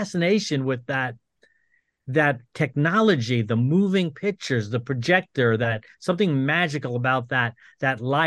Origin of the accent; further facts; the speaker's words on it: Long Island, New York, United States; Because we were growing up on Long Island when this was happening.